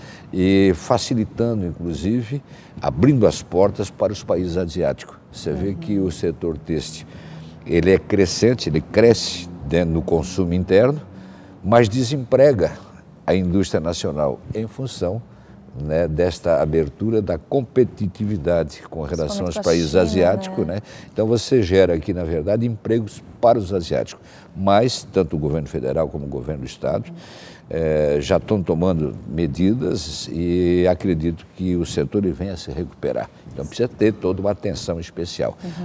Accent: Brusque, Santa Catarina, Brazil; eu tiro o exemplo lá na minha cidade de Brusque

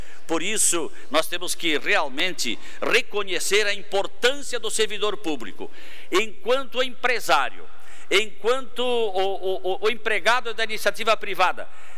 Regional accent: Arroio Trinta, Santa Catarina, Brazil; born there; da minha cidade natal, Arroio 30

